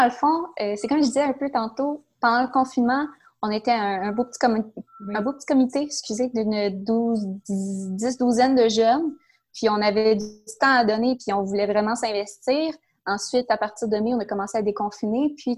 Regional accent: Victoriaville, Quebec, Canada; Moi, c'est sûr, je viens de Victoriaville, mais ça faisait plusieurs années que je vivais à l'extérieur pour les études et tout ça.

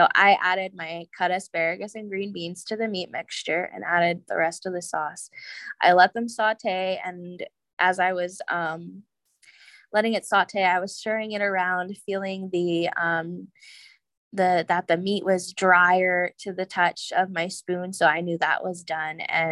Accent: Florida, United States; also born or lived in New Jersey; I grew up in Florida, but I was born in Jersey, and that's what my family's always called it.

